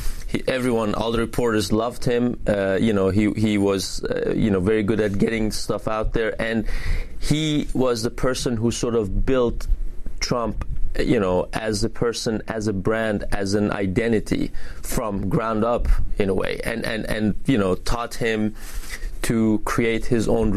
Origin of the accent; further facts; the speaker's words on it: Iran; English is a second language; I'm born and raised in Iran, and as such, I have this sort of outside view of the American politics and justice and legal system.